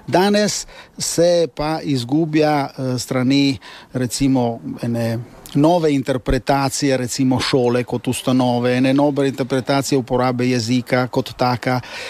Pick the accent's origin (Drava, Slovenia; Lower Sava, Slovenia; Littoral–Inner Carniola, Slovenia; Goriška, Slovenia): Goriška, Slovenia; Višnjevik; moja družina, cela družina, od oče in od mater, smo iz Višnjevika doma